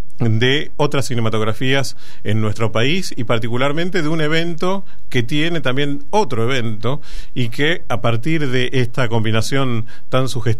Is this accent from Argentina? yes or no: yes; Argentina; estamos todos dentro de la Argentina y somos ciudadanos argentinos